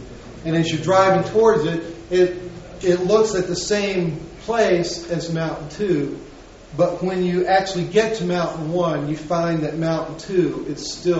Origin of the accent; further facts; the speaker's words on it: Florida, United States; I told you that I grew up in Florida.